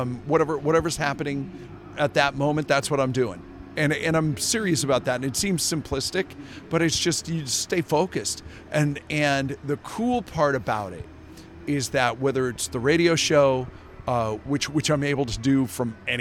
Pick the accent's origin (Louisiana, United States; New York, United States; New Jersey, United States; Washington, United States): Washington, United States; Duvall; I grew up here in Seattle. I grew up on a farm in Duval. We've got 80 acres out in Duval. I'm third generation on that.